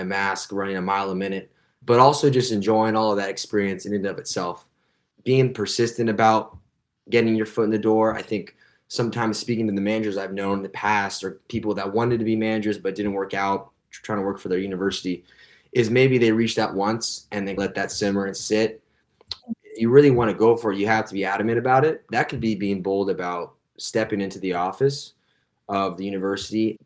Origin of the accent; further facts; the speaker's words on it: Pleasanton, California, United States; now in San Diego, United States; here on the West Coast, San Diego, born and raised in California in the Bay Area, Pleasanton.